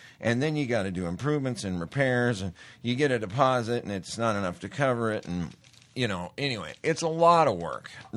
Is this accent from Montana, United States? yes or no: yes; Montana, United States; You're out there. I'm from Montana.